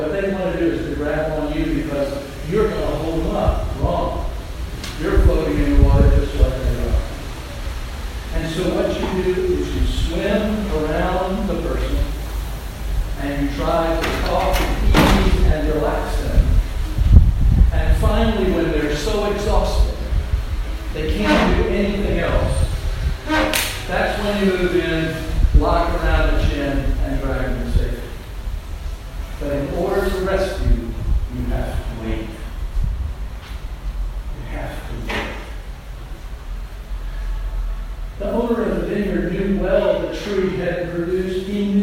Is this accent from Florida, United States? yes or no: yes; Florida, United States; I grew up in Florida, and I was a swimmer